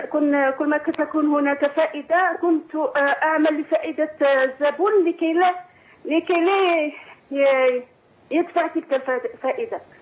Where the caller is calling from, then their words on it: Algeria; احنا عندنا في الجزائر البنوك كلها بفائده